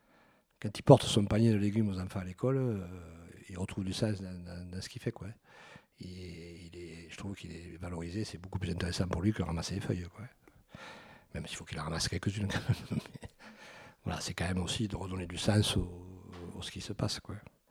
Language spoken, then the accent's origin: French; Lagrolet, France; je suis originaire de Lagrolet, je suis né à Lagrolet.